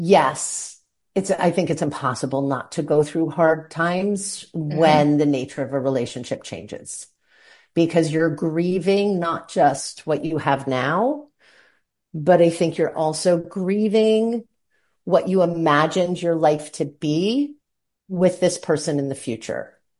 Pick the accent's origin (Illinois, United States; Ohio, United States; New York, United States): New York, United States; New York City; We're from New York City, and he was working in DC for a while